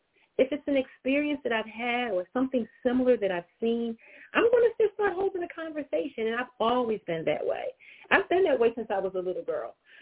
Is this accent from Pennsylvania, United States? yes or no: yes; Pennsylvania, United States; So I'm learning the South because I'm a Northern girl. I am. I'm from the North. I'm from Pennsylvania. And I thought that I had done something when I moved to Maryland.